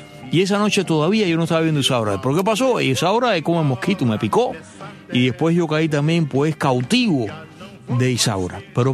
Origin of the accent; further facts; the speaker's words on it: Cuba; Y eso se lo tenemos como cubanos que agradecer